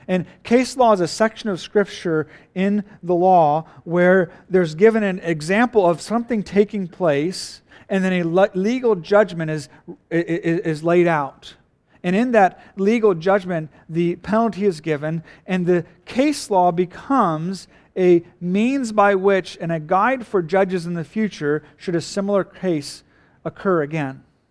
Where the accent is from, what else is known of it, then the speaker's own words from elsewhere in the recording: Japan; the culture I grew up in Japan, where the meal was a time in which you would literally fellowship and spend time together.